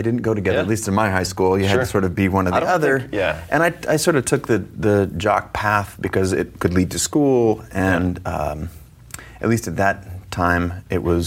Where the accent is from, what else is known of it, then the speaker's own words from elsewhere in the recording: Seattle, Washington, United States; I grew up in Seattle.